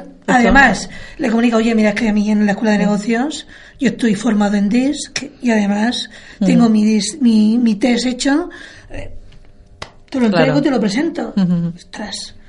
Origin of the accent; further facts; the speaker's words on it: Region of Murcia, Spain; como buenos murcianos que somos, en nuestra forma de trabajar y de expresarnos, les hace gracia.